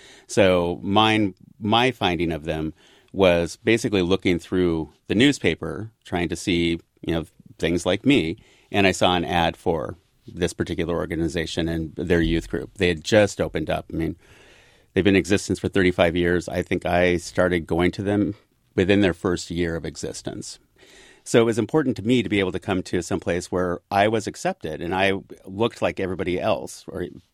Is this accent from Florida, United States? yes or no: no; Port Gamble, Washington, United States; I'm from Port Gamble, and it's not that far from Seattle, but as the crows flies, 25, 30 miles.